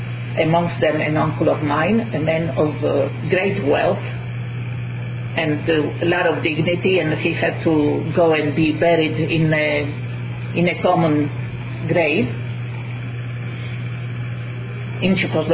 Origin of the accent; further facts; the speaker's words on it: Italy; where do you come from? We said, we are Italians.